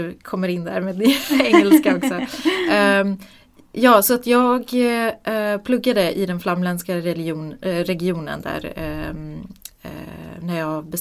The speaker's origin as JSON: {"language": "Swedish", "town": "Botkyrka", "region": "Stockholm County", "country": "Sweden", "tie": "born or raised there", "moved": "as an adult", "lives_now": "Belgium", "said": "Jag är född och uppvuxen här i Botkyrka, i en liten förort. Men jag flyttade till Belgien när jag var 19 år gammal. Så jag har bott där i snart 14 år."}